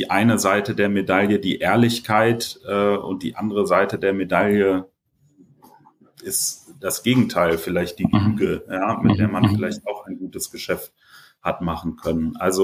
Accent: Hamburg, Germany; Also ich bin ein Hamburger Jung, bin in Hamburg geboren und aufgewachsen im Hamburger Westen.

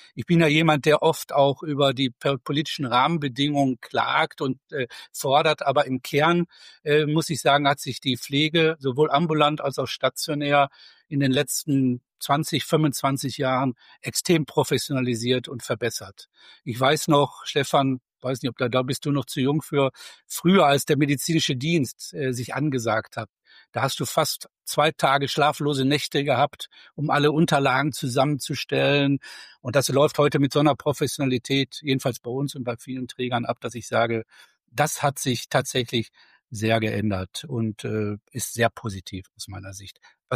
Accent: Gelsenkirchen, North Rhine-Westphalia, Germany; born there; ich lebe und bin auch geboren in Gelsenkirchen, arbeite in Duisburg

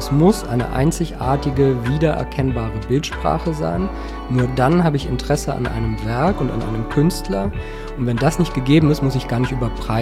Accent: Berlin, Germany; in Berlin, wo ich herkomme

